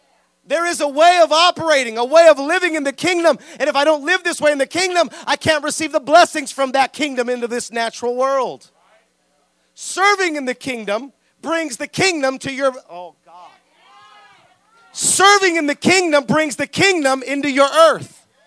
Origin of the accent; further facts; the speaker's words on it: Salinas, California, United States; I come from Salinas. You know, Salinas isn't the smallest town, but it's definitely not the biggest town.